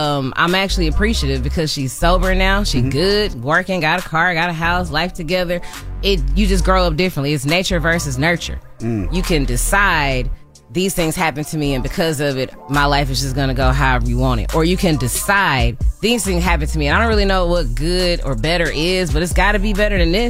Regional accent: Louisiana, United States; We from Louisiana. I'm from Louisiana.

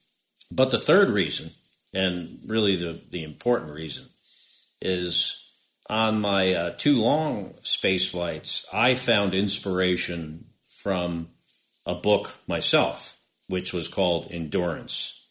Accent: New Jersey, United States; But I grew up in New Jersey, and then I had this incredible experience and life experience.

